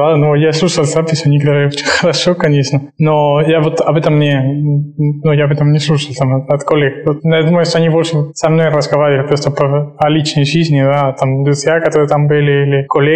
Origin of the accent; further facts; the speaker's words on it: Spain; Russian is a second language; now in Russia; я контрабасист и из Испании.